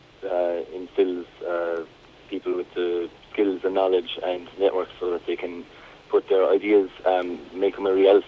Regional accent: Cork, Munster, Ireland; One was in Cork, and I'm originally from Cork.

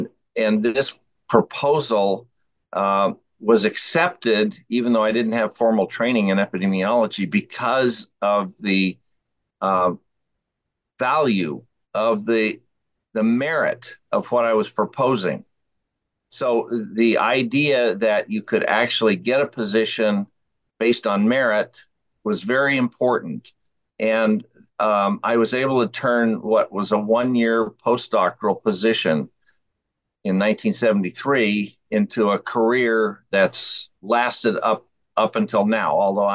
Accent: California, United States; When I was growing up in the Los Angeles County area, the middle of the 20th century, smog was a big problem in Los Angeles.

